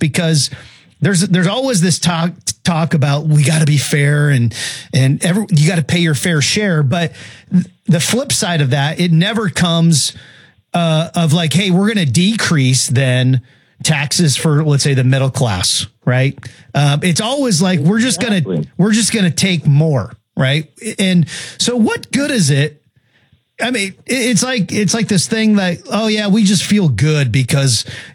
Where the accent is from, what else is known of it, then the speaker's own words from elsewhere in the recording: Seattle, Washington, United States; I'm from Seattle. I live here my whole life.